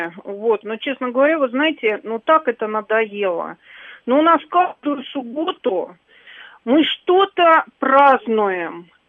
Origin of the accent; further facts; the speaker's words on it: Moscow, Russia; я москвичка коренная, и бабушка моя тоже коренная москвичка, и в пятом поколении.